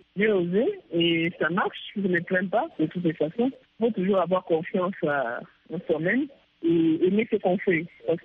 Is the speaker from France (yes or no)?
no; Bukavu, South Kivu, DR Congo; Alors là, je suis rentrée chez moi à Bukavu pour ouvrir mon entreprise